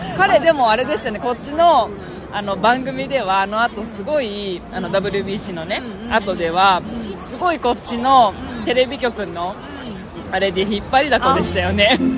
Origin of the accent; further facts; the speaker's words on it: Hiroshima, Japan; で私あの一応広島出身なんで